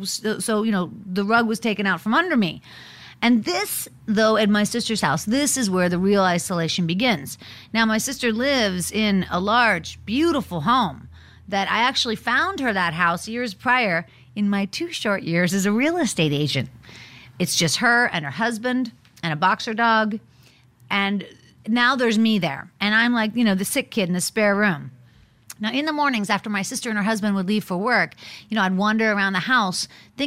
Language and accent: English; Pittsburgh, Pennsylvania, United States; I have to go back to Pittsburgh, where I'm from, to get chemotherapy. Okay, that's my hometown.